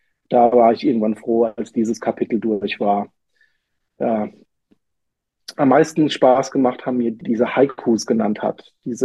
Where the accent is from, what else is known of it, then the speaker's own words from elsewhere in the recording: Rhineland-Palatinate, Germany; ich komme ja aus der Pfalz